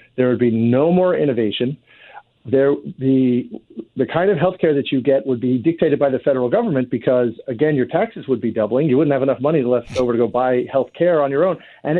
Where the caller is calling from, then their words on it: Washington, District of Columbia, United States; I'm in Washington, D.C.